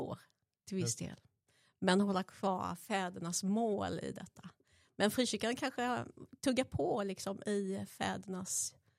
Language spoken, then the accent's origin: Swedish; Småland, Sweden; moved away as an adult; now in Gothenburg, Sweden; kommer ifrån Småland, brukar höras. Mm. När man bestämt Klevsult, Hacksult, mitt i Småland, uppväxt där. Blev pastor och hamnade i Göteborg.